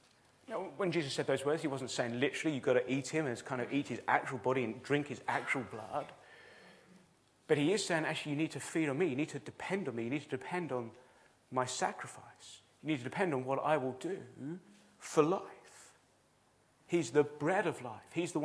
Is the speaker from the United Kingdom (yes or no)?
yes; United Kingdom; we drink the cup of tea because we're British, and we